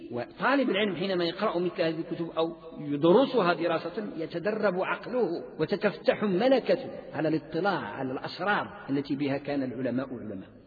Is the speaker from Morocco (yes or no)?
yes; Morocco; في إطار المذهب المالكي عندنا بالمغرب والأندلس عبر التاريخ